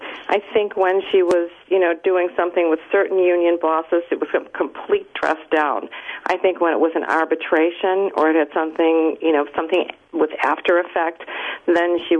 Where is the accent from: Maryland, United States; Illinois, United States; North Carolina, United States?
Illinois, United States; Cicero; I already mentioned I grew up in Cicero.